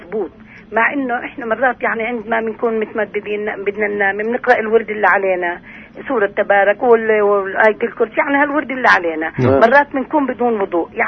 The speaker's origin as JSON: {"language": "Arabic", "town": "Nablus", "region": "West Bank", "country": "Palestine", "said": "أنا من نابلس"}